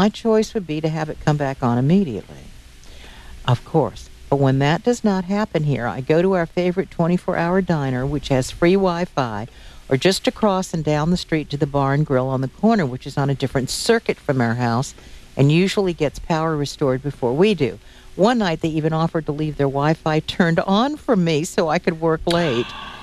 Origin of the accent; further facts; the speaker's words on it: the South, United States; now in California, United States; I was raised in the South. You would think I would be used to it. But, you know, I moved to California in 1970.